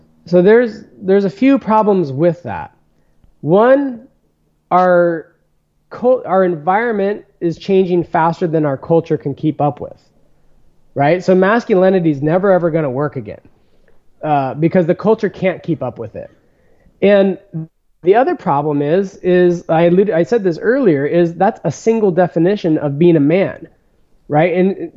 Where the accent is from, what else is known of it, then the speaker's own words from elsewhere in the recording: California, United States; which I always appreciated because I grew up in the Bay Area, in a suburb, even though I was outside a lot.